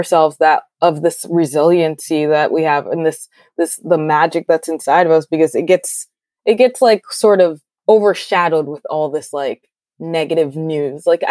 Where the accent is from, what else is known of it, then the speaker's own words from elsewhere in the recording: Haiti; I'm from Haiti. So like my entire upbringing was just being surrounded by Black people.